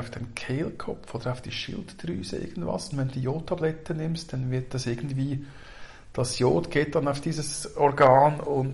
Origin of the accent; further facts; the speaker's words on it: Switzerland; Ja, also bei uns in der Schweiz müssen die speziell entsorgt werden.